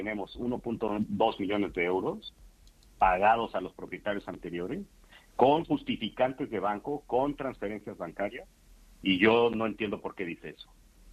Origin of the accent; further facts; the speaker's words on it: Mexico; now in Spain; nosotros venimos, somos mexicanos y venimos aquí a España por ser un país serio.